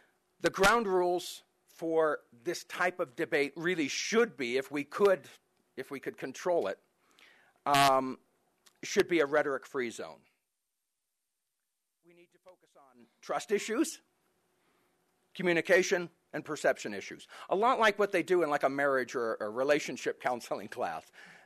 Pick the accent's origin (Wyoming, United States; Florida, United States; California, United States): California, United States; moved away as an adult; I come from the San Francisco Bay Area, and I came out here to go to school back in 1988